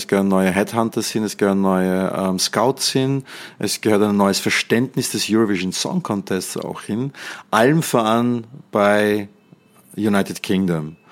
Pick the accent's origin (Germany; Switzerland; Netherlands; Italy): Netherlands; German is a second language; Und das sage ich als Niederländer